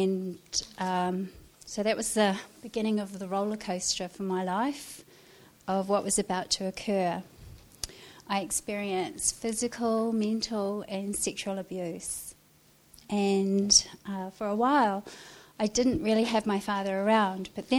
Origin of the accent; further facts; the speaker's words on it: Waiouru, Manawatū-Whanganui, New Zealand; born there; I was born in 1967, which is about 50 years ago, and I was born in Waiuru, army camp.